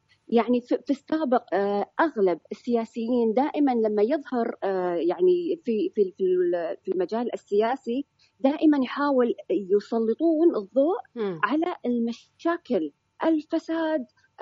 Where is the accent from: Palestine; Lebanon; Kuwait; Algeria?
Kuwait; وأيضا VIP هنا عندنا بالكويت